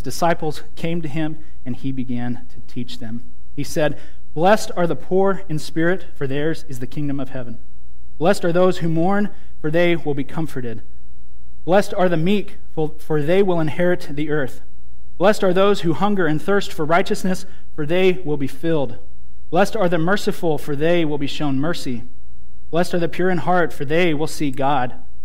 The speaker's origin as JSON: {"language": "English", "region": "Washington", "country": "United States", "tie": "born or raised there", "said": "I'm from the Pacific Northwest. Grew up in a town north of Seattle, Washington. Most of my family still lives up there"}